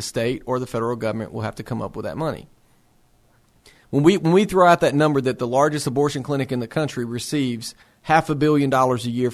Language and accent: English; Tennessee, United States; I'm from Middle Tennessee and from a very small town. We didn't have the mafia.